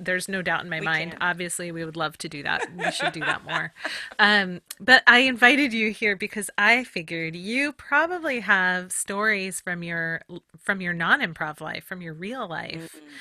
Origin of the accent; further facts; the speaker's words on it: Oregon, United States; I grew up in Southern Oregon and I'm used to woo.